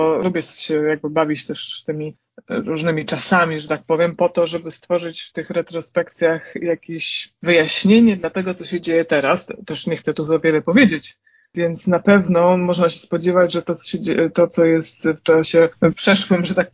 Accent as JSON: {"language": "Polish", "town": "Warsaw", "region": "Masovian Voivodeship", "country": "Poland", "said": "używam ich dlatego, że jestem z Warszawy, czyli po prostu wydawało mi się coś naturalne, że wszyscy tak mówią, a się potem okazywało, że jednak nie. Ja ponieważ mam takie dwa życia, że tak powiem, to w Warszawie i to w lesie, na wsi, tam pod Brodnicą."}